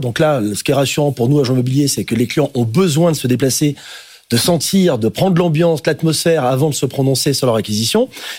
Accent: France; La conséquence visible chez nous en France, c'est l'inflation

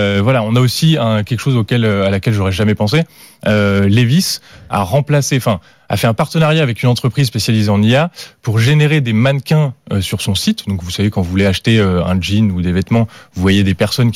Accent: Paris, Île-de-France, France; moi, je suis un produit du terroir parisien.

